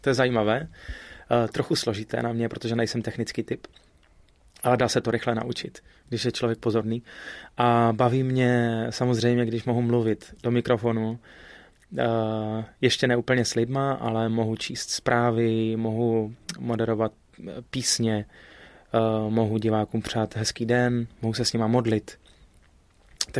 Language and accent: Czech; Opava, Moravian-Silesian Region, Czechia; Tak já pocházím z Opavy, ze Slezska. Jsem rodilý Slezán, Opavák, kde jsem se narodil, přímo z Opavy, kde jsem vyrůstal, kde jsem bydlel. Donedávna jsem tam měl stálou adresu.